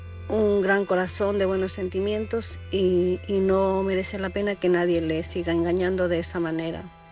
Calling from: Santiago de Compostela, Galicia, Spain; de Santiago de Compostela.

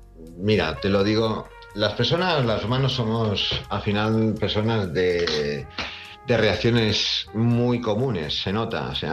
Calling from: Palma, Balearic Islands, Spain; de Palma, Mallorca

